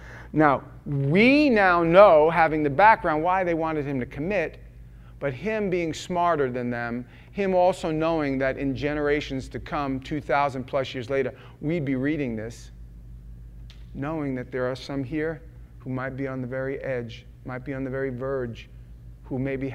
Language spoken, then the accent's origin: English; New York City, New York, United States; I grew up in Manhattan a lot of my life.